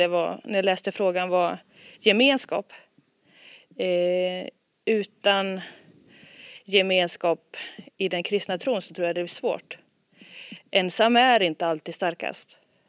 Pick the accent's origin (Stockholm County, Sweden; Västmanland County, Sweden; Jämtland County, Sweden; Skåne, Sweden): Jämtland County, Sweden; Östersund; born there; also born or lived in Vilhelmina; Jag föddes i Östersund. Flyttade sen år ner till Jo där vi bodde i 12-13 år. Och sen flyttade vi upp till Vilhelmina som ligger långt, långt upp.